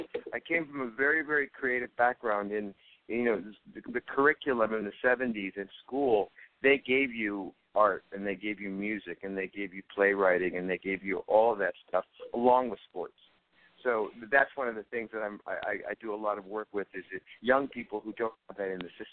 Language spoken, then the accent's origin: English; Hollywood, California, United States; But I grew up in Hollywood, and I learned the other part of it, which was a lot of my friends were famous, and I have a kind of an in with that.